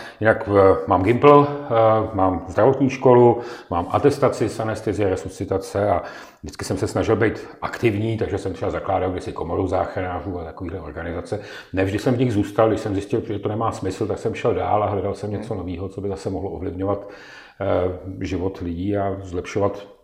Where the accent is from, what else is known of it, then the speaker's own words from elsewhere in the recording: Prague, Czechia; Vyrůstal jsem nejdřív v Praze, pak jsem se v podstatě profesně dostal i lidsky, to znamená svým bytím na Středočeského kraje